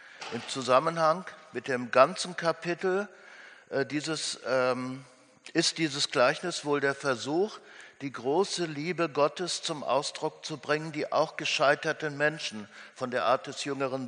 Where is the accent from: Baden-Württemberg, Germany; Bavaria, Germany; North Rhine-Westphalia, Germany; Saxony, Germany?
North Rhine-Westphalia, Germany; mal ganz kurz was zu meiner Heimat sagen. Landschaftlich sehr schön und den Blick auf gestern Abend, 40 Kilometer südöstlich von Dortmund.